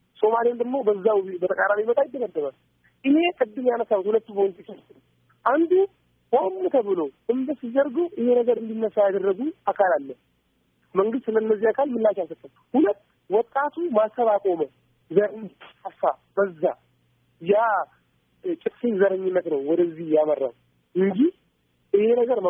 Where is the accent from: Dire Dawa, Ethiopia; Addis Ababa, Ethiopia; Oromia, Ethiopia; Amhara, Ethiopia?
Dire Dawa, Ethiopia; ድሬዳዋ ሲባል የፍቅር ሀገር ነች፣ የፍቅር ተምሳሌት ድሬዳዋ። እኛም በዛው ነው ያደግነው። ይህ ሙስሊም ይህ ክርስቲያን ሳይባል ነው አንድ ልብስ እየለበስን አብረን እየተጫወትን አብረን ያደግነው።